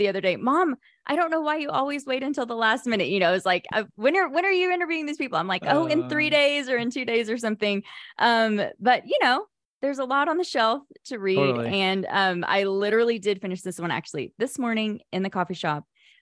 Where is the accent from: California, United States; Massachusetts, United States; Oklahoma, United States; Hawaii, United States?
Oklahoma, United States; You know, I grew up in Oklahoma. We used to call ourselves the buckle of the Bible Belt.